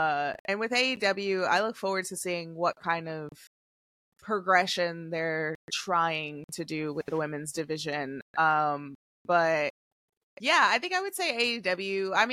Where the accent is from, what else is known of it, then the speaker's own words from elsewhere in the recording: New York, United States; And you know, being from New York, born and raised in New York, like we always wanted to go to Madison Square Garden for wrestling